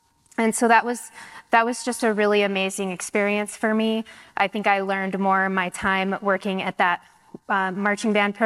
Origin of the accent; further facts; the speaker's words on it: Denver, Colorado, United States; I'm from the Denver area, the southwest suburbs. And so being in Colorado, we're kind of landlocked.